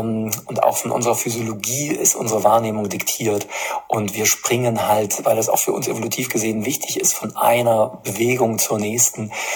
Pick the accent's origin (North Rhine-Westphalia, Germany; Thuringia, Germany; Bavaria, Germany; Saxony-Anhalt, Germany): Thuringia, Germany; Erfurt; wie es auch in meiner Heimatstadt der Fall ist, in Erfurt